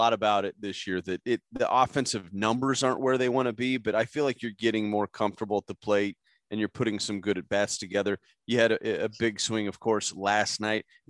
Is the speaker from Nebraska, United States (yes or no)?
yes; Omaha, Nebraska, United States; I grew up just outside of Omaha, so going to Rosenblatt and now TD Ameritrade Park was like, that was a big thing for me growing up.